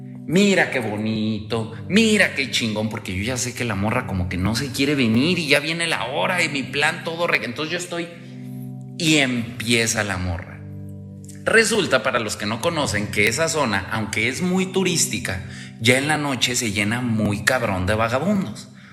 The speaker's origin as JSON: {"language": "Spanish", "country": "Mexico", "lives_now": "United States", "said": "aparte como soy mexicano y no tengo historial crediticio, pues no confían en mí"}